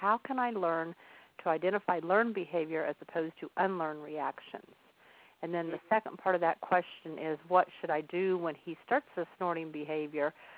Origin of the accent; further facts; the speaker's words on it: Shirley, Indiana, United States; I'm your host … I'm from Shirley, Indiana.